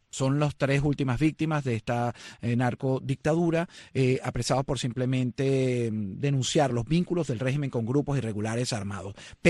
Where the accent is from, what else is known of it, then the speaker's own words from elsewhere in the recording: Venezuela; born there; como venezolano de nacimiento